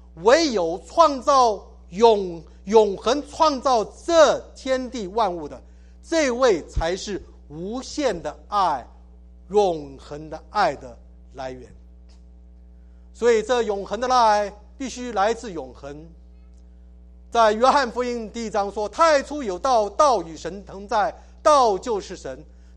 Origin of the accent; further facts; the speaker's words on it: Taiwan; 我们从台湾来都知道哈